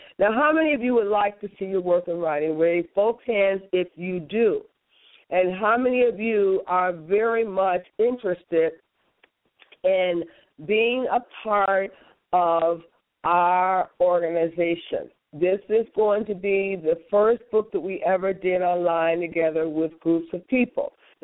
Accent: Gary, Indiana, United States; one of the first places I will be performing will be right here in my hometown in Gary, Indiana

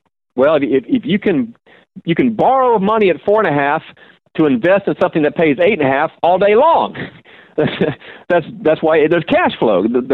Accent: Houston, Texas, United States; even, you know, here in my hometown of Houston, great cash flowing properties.

